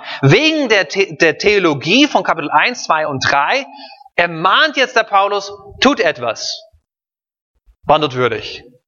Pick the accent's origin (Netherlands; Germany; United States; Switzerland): Netherlands; Ich bin in Holland groß geworden